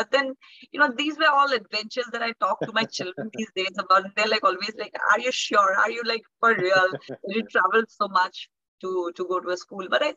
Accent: Dibrugarh, Assam, India; English is a second language; Absolutely different. Like you've mentioned, it's the tea city of the country. So just by the name of it, there are tea gardens all over and all around the city. It's a small town, I would like to call it always.

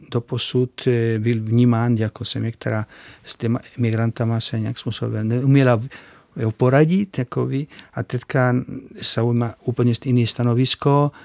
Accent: Spain; now in Czech Republic; Sice jsem Španěl a cítím se Španěl a nepotřeboval jsem změnit občanství. Jsem opravdu rád, že jsem Španěl.

